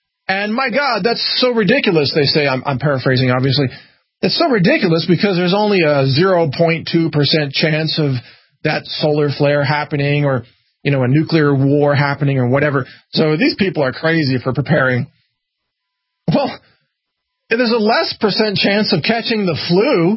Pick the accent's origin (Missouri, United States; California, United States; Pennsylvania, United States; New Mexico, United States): Missouri, United States; And I'm from Missouri, and I used to drive by these caves in Kansas City.